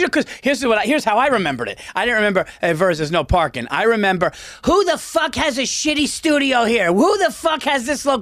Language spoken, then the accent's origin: English; New York, United States; I'm definitely a New Yorker.